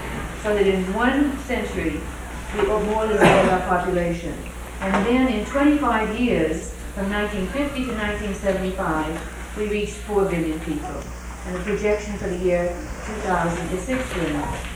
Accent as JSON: {"language": "English", "town": "Boston", "region": "Massachusetts", "country": "United States", "said": "I'm a sociologist from Boston."}